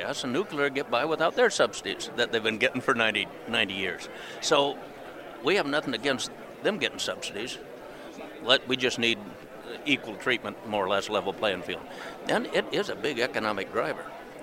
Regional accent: Nebraska, United States; even though I'm from Nebraska.

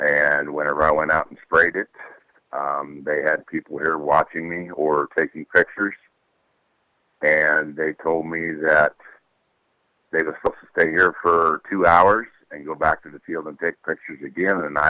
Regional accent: Adair, Iowa, United States; from Adair, Iowa.

